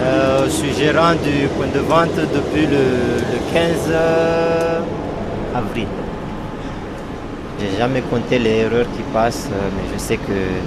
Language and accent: French; Comoros; Quand j'étais chez moi, aux Comores